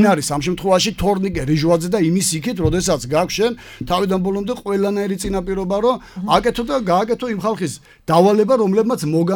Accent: Batumi, Adjara, Georgia; დავიწყოთ თავიდან, რომ როგორც ბათუმელი

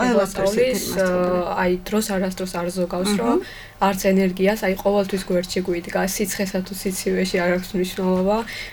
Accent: Adjara, Georgia; ჩვენი კუთხის სიმღერა, აჭარული სიმღერები

